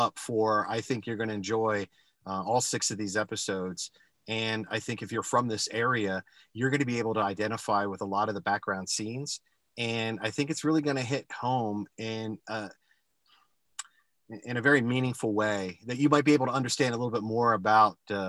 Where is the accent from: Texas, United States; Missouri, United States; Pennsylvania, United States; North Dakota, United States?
Pennsylvania, United States; Lancaster; I grew up in Lancaster, Pennsylvania.